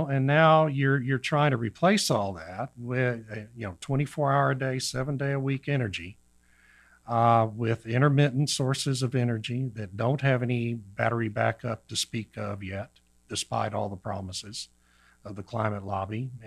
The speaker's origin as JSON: {"language": "English", "town": "Beeville", "region": "Texas", "country": "United States", "tie": "born or raised there", "said": "we had Central Power and Light down in Beeville where I grew up in South Texas and never had a blackout."}